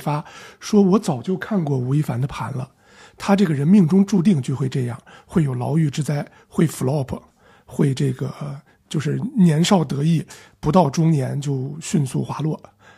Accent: China; 我们作为一个中国人

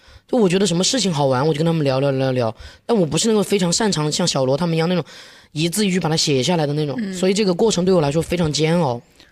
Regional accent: Dazhou, Sichuan, China; 嗯，我老家是四川达州的。

